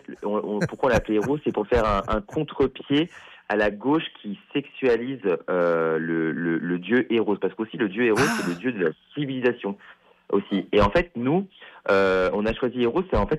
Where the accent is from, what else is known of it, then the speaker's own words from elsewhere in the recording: France; nous, le wokisme, nous, on l'a pris à temps en France.